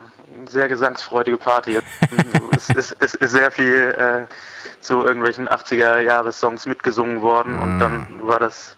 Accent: Göttingen, Lower Saxony, Germany; Ursprünglich kommen wir aus Göttingen.

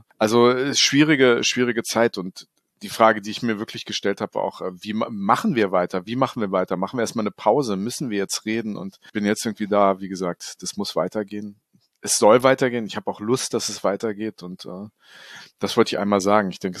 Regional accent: Wiesbaden, Hesse, Germany; born there; Die schönste nach meinem Geburtsort Wiesbaden.

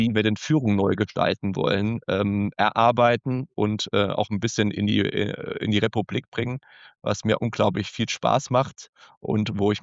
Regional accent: Saarland, Germany; moved away as an adult; also born or lived in Nuremberg; Ich bin gebürtiger Saarländer, habe dort den ersten Teil meines Lebens verbracht und habe dann ganz klassisch Betriebswirtschaftslehre studiert, bin dafür nach Nürnberg, nach Bayern gegangen

